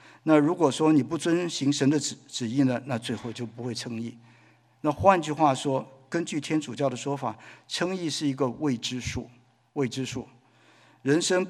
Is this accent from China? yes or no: no; Taiwan; now in United States; 他知道我是台湾来的